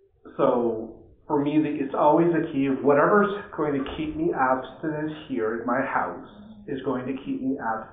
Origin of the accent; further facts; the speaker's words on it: Ottawa, Ontario, Canada; I'm also from Ottawa.